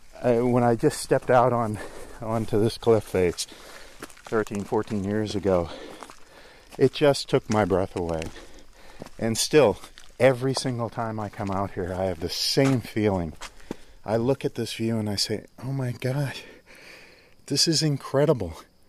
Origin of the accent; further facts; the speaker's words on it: Laconia, New Hampshire, United States; The goals were move back to New Hampshire where I grew up. I'm originally from Laconia.